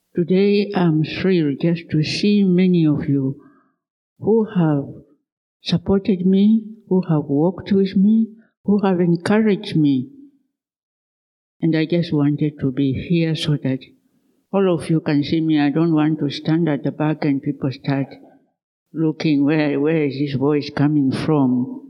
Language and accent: English; Kenya; I'm from Kenya.